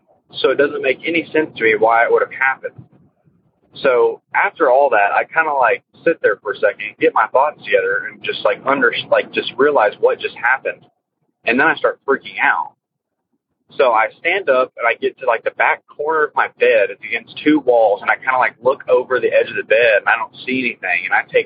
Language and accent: English; Texas, United States; I'm from Texas.